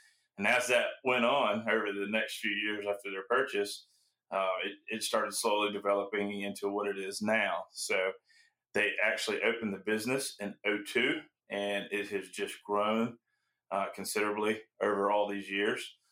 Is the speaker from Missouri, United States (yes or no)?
no; St. Helena Island, South Carolina, United States; I'm a Beaufort local. I grew up on St. Helen Island, actually about a mile or two from where Camelot Farms are located. I've been here my whole life.